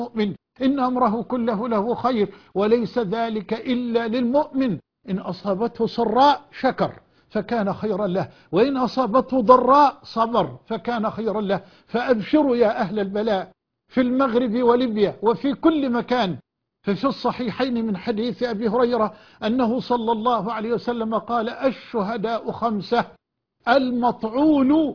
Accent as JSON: {"language": "Arabic", "country": "Egypt", "said": "بلدنا مصر"}